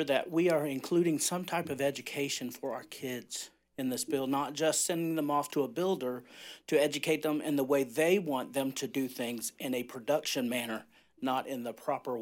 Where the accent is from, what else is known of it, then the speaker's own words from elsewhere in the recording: Jacksonville, Florida, United States; I'm from Duval, Jacksonville.